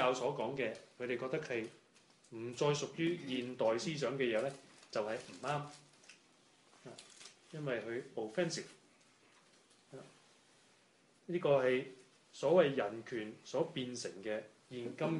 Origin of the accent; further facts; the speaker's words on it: Canada; 就係我哋加拿大人好最出名噶啦